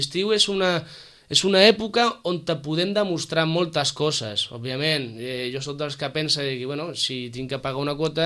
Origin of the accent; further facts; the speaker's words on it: Sitges, Catalonia, Spain; som gent d'aquí de Sitges de tota la vida